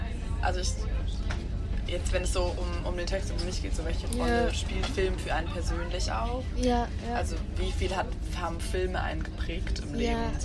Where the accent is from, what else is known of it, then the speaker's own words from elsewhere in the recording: Berlin, Germany; ich bin in Berlin aufgewachsen